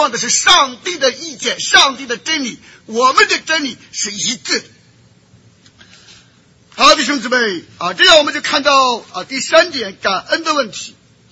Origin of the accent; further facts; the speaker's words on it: China; 那我们中国人讲说长江后浪什么推前浪